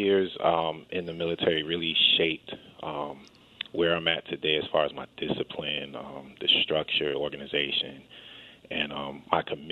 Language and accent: English; New York, United States; I'm from New York, so I talk really fast.